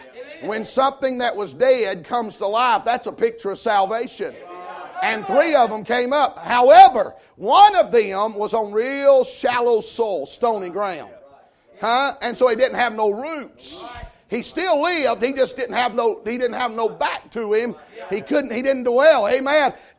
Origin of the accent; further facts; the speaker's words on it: Georgia, United States; Hey, I come from Georgia, and we are the cursed state when it comes to kudzu.